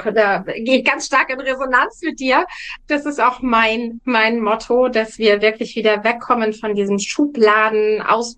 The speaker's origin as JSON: {"language": "German", "country": "Germany", "said": "Ich komme aus Deutschland. Wir haben ja hier eine große Flucht aus dem Land."}